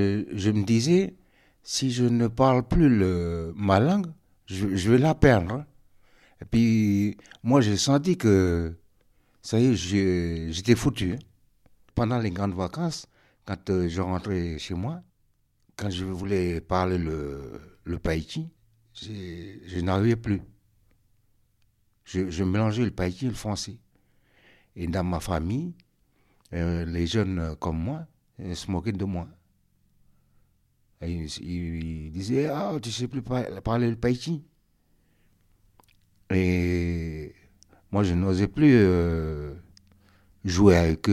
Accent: Koné, North Province, New Caledonia; Je suis originaire de la tribu de Tiawe, à Kone, en Nouvelle-Calédonie. J'ai grandi à la Tiawe, même. J'ai fait ma scolarité à Tiawe.

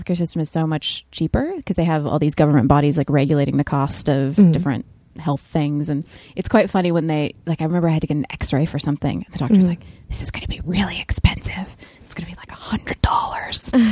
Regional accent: California, United States; Because when you're, like, growing up in California, it's all this very kind of underground, hush-hush, you know, criminal thing.

